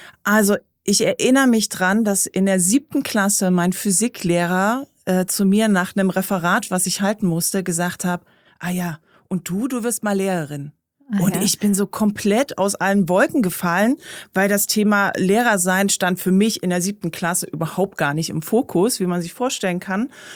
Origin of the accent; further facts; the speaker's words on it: Dresden, Saxony, Germany; Ich bin geboren in Dresden 1985, also ein ehemaliges DDR-Kind, könnte man noch so sagen. Und ja, bin dann auch in Dresden zur Schule gegangen, war da in der Grundschule und zur 5. Klasse hin sind meine Eltern eher ländlich gezogen. Und dann habe ich da eher ländlich so zwischen Dresden und Meißen gewohnt